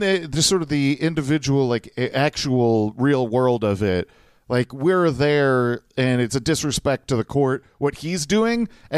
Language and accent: English; Chicago, Illinois, United States; You know, we're from Chicago. You can just go get it.